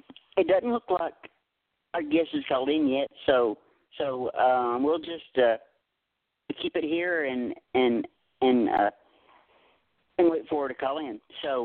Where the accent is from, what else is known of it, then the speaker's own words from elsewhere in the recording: Tennessee, United States; and I know I'm from Tennessee, but Tennessee completely sucked at basketball.